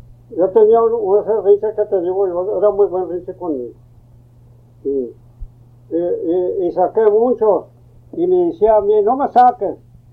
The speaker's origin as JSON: {"language": "Spanish", "town": "Las Ánimas", "region": "Tamaulipas", "country": "Mexico", "tie": "born there", "said": "Me dijo, ¿dónde nació usted? Dije, yo nací en Las Ánimas."}